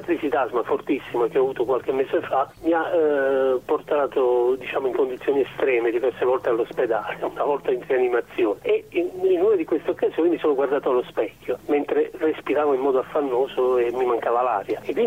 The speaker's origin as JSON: {"language": "Italian", "town": "Bari", "region": "Apulia", "country": "Italy", "tie": "born there"}